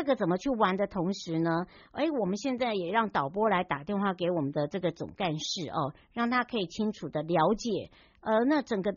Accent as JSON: {"language": "Chinese", "country": "Taiwan", "tie": "born or raised there", "said": "回到我的故乡花东纵谷国家风景区管理处"}